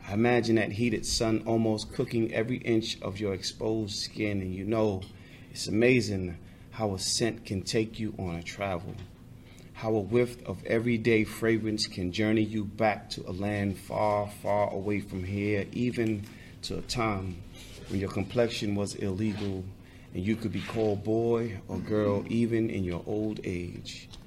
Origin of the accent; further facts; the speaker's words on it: New York, United States; now in Charlotte, United States; I live in Charlotte. I'm from New York, but I live in Charlotte now.